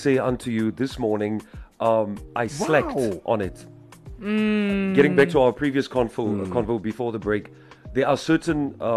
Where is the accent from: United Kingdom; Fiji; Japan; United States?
Fiji; Namalokasi, Central Division; I was like, but I was raised in Namalokasi, around the hall.